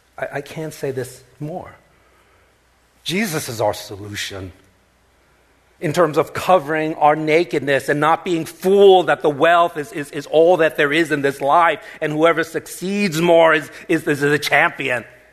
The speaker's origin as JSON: {"language": "English", "town": "Queens", "region": "New York", "country": "United States", "tie": "born or raised there", "said": "You know, I was raised in Corona, Queens. I was the only Asian in the school."}